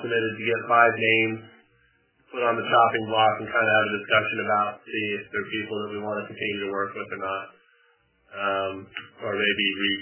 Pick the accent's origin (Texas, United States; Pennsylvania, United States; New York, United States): New York, United States; I'm from New York, and Larry's from New York, and Barry's from New York.